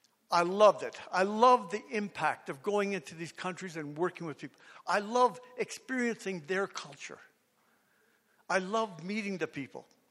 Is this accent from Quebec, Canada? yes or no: no; Toronto, Ontario, Canada; also born or lived in east coast of Canada; And I am Mi'kmaq. I'm an Indigenous person from the east coast of Canada. But I grew up in Toronto.